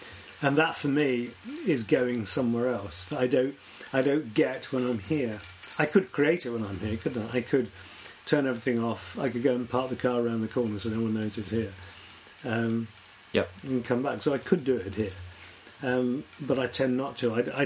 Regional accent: London, United Kingdom; So I was brought up in London, and when I was very small, you know, kids could get around, we would go to the museums.

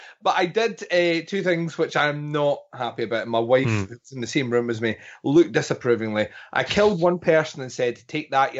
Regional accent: Scotland, United Kingdom; The main reason behind it is that I'm Scottish.

